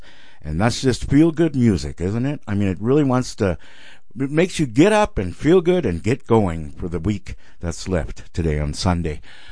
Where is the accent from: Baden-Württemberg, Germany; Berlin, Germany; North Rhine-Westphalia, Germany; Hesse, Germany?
Berlin, Germany; ich als Berliner kann das nicht so richtig sagen